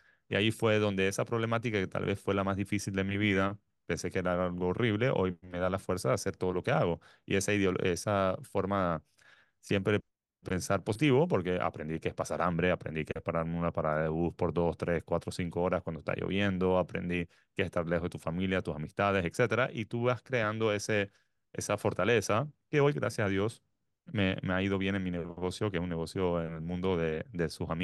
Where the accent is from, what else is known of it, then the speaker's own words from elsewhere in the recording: Colón, Panama; also born or lived in United Arab Emirates; yo estuve en Colón hasta una temprana edad de la escuela, estuve en el CIC y después hice universidad fuera de Panamá.